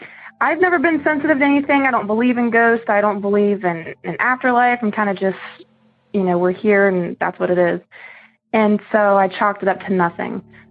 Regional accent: Howard, Ohio, United States; I'm from Howard, Ohio.

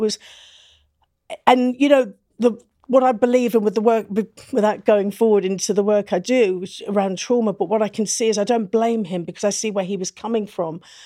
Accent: Newcastle upon Tyne, North East England, United Kingdom; now in London, United Kingdom; I come from Newcastle and my upbringing, oh, that's a real good question. My dad was originally born in Malaya, but he's Sri Lankan. And my mother is from Newcastle and they got married and split up when I was 7. So I'm mixed race.

